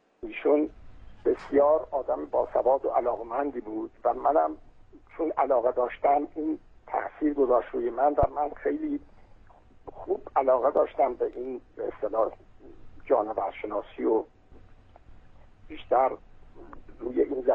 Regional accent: Hamadan, Iran; من در شهر همدان در محله امامزاده عبدالله که الان هم اون میدون فعلی شده مقبره امامزاده عبدالله

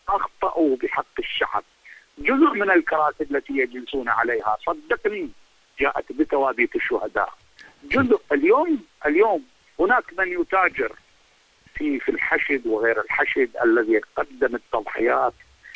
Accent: Iraq; وانا ابن العراق، ولن اخشى احد عندما اقول الحقيقه.

